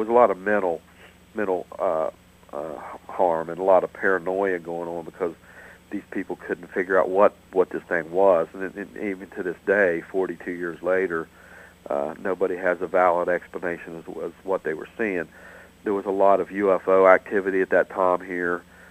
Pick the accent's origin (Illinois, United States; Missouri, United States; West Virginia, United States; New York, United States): West Virginia, United States; Point Pleasant; I grew up in Point Pleasant. As a matter of fact, I lived about four or five doors down from the people who saw it first.